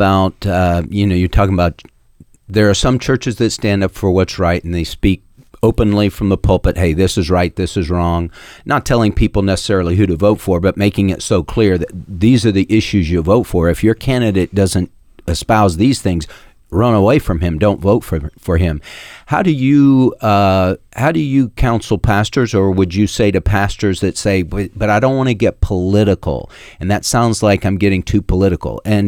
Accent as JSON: {"language": "English", "town": "Los Altos", "region": "California", "country": "United States", "tie": "born or raised there", "said": "I grew up in Los Altos"}